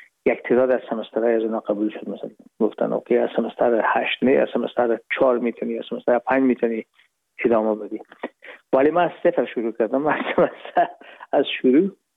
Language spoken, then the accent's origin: Persian; Herat, Afghanistan; moved away as an adult; now in Hamburg, Germany; ما رفتیم از کابل به هرات و پیش از اینکه فاکولته رو پایان برسانیم یا دیپلم بگیریم از هرات از طریق زمینی داخل مرز ایران شدیم